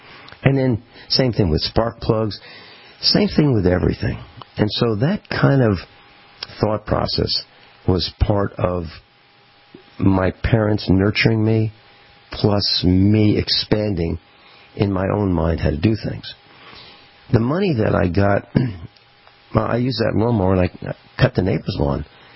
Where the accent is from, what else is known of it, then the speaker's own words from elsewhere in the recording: United States; I mean, as an American, as an Italian who became an American along with my grandmother, they came to this country and studied